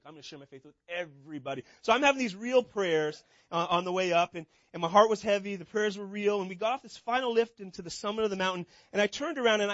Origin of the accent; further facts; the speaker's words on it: Canada; I'm from Canada.